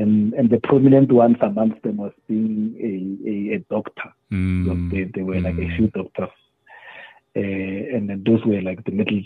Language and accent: English; Maguru, Limpopo, South Africa; English is a second language; So I grew up in Limpopo, in a rural area, in a village called Maguru.